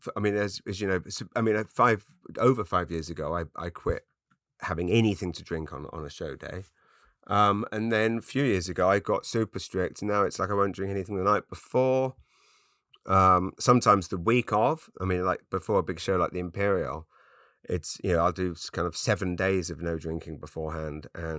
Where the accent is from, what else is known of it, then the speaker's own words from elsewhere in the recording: England, United Kingdom; moved away; hi, I'm an English comedian. I left England.